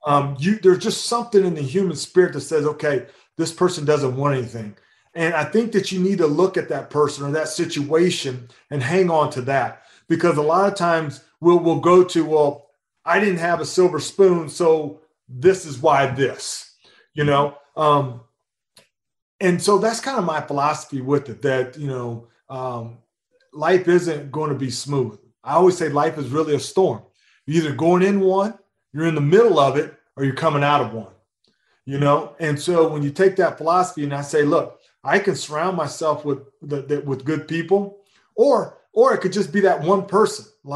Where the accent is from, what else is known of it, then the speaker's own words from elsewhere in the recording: Missouri, United States; But growing up in Missouri, there's a lot of farms.